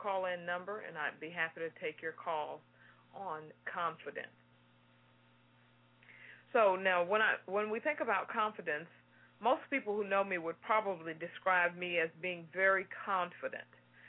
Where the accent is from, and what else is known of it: Houston, Texas, United States